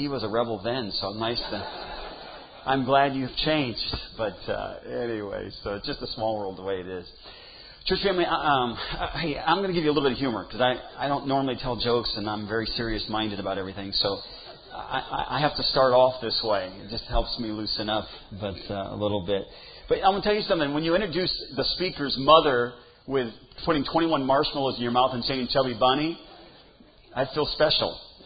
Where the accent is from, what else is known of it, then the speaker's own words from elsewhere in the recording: Sauk Village, Illinois, United States; also born or lived in Kansas; You know, I grew up in Sauk Village, and then, of course, going down to Kansas, Kansans are a little different.